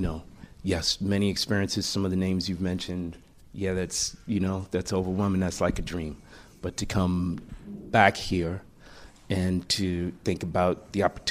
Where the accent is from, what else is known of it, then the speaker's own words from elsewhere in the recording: Brooklyn, New York, United States; Felt like it was the first language I was speaking growing up in Brooklyn and just in New York